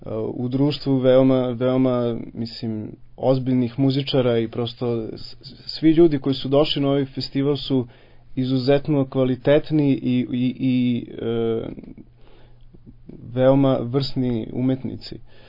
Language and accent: Serbian; Pančevo, Vojvodina, Serbia; dolazim iz Pančeva, kao što ste rekli.